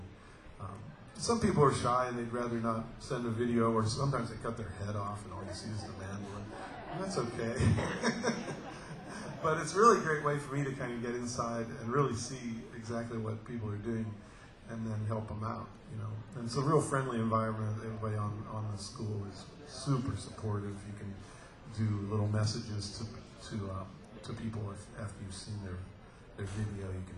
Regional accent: Florida, United States; I come from Florida. Hey, I grew up down here.

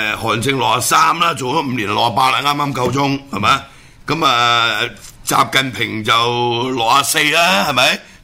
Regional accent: Hong Kong; 作為一個香港人，係咪喺中共間接統治底下，我哋有呢個空間，我哋都係要繼續講。

